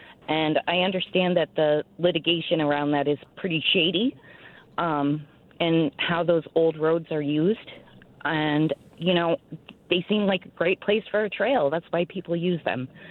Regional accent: Maine, United States; I grew up in Maine, and I'm old enough to remember where, neighbors just, there was a trail and, people used it.

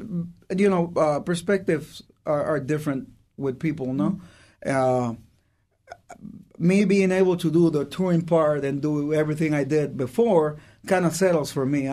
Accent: Puerto Rico; English is a second language; I'm originally from Puerto Rico.

